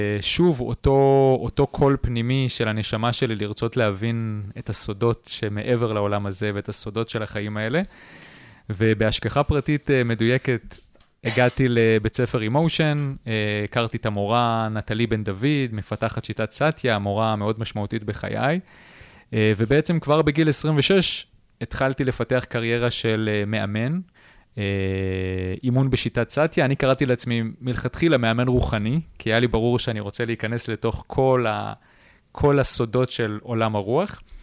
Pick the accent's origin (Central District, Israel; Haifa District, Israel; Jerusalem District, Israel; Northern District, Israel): Haifa District, Israel; Gan Shmuel; אני גדלתי בקיבוץ גן שמואל, יש לי אמא תימנייה מבית דתי מסורתי, אבא חילוני אשכנזי. גדלתי בקיבוץ שהוא בסך הכל קיבוץ חילוני